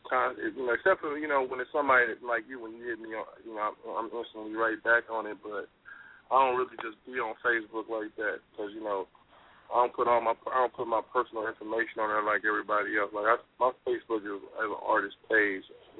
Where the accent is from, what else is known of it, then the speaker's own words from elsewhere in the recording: Oakland, California, United States; when I was growing up in Oakland, she just passed away